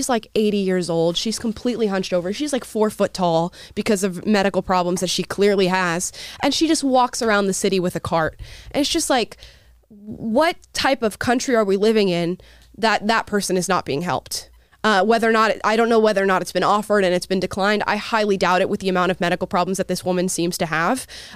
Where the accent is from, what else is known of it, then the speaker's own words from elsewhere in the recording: Florida, United States; I came here from Florida, and where I was from, which was a really small, conservative town, probably medium-sized now